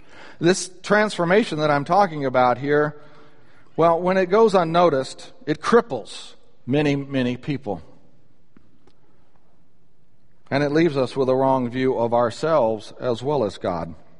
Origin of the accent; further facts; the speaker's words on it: Birmingham, Alabama, United States; born there; I was born in Birmingham, Alabama. And so you play … I will stand up and I will salute.